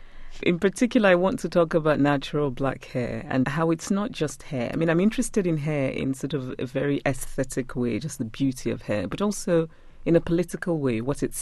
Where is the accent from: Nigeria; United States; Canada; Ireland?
Nigeria; I'm just a Nigerian who's comfortable in other places.